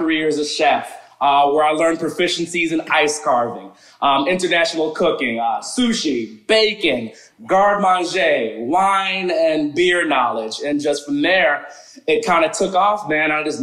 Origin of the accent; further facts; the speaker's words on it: Teaneck, New Jersey, United States; also born or lived in Inglewood; And then the tri-state area, where I was born in Inglewood, raised in Teaneck, and also went to school in Tenafly, where I've had friends from all walks of life